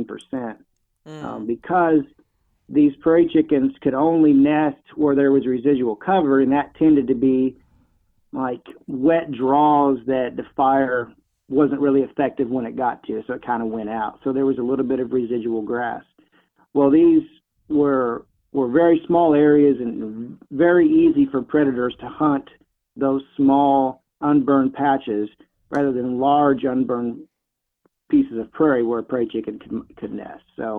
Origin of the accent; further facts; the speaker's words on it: Neosho, Missouri, United States; I was raised in Neosho, and I always thought the department had a world-class outfit.